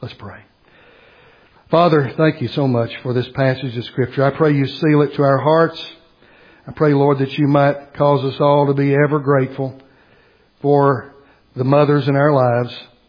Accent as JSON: {"language": "English", "town": "Bristol", "region": "South West England", "country": "United Kingdom", "tie": "born or raised there", "said": "I would say a normal, typical childhood for a guy growing up in Bristol."}